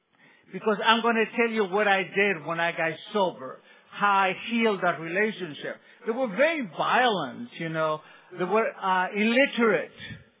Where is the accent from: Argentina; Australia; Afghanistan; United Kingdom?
Argentina; now in United States; I was born in Argentina, and where we were very, very poor.